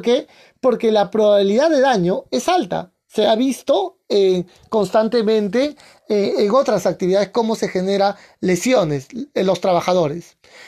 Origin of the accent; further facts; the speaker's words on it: Peru; la representación al que estaba trabajando en mi país, en Perú.